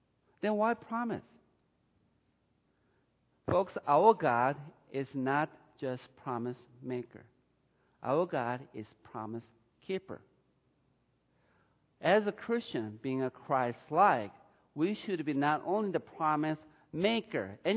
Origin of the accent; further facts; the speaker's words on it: South Korea; When I was growing up in Korea, I didn't have that luxury.